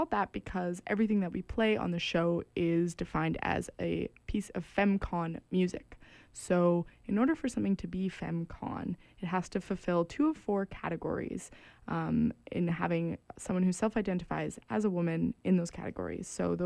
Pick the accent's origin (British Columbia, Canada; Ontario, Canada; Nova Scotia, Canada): British Columbia, Canada; now in Vancouver, Canada; I'm a transplant, but I grew up in the Okanagan.